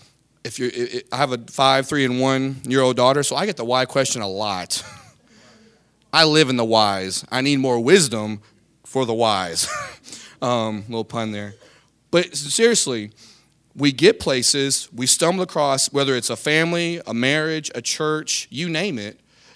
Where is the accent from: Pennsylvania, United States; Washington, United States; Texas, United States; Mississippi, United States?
Texas, United States; Houston; I grew up very unchurched in Houston, Texas.